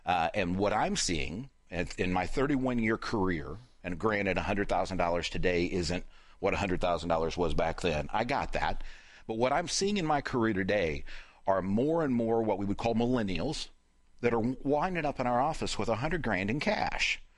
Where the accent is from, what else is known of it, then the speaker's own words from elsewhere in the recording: Anderson, Indiana, United States; So houses in where I live in my hometown in Anderson are moving relatively quickly.